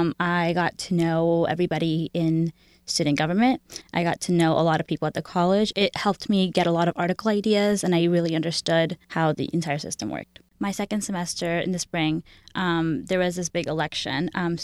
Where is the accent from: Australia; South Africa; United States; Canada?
United States; Houston, Texas; I grew up in Houston, a very diverse place. I also grew up with an immigrant family.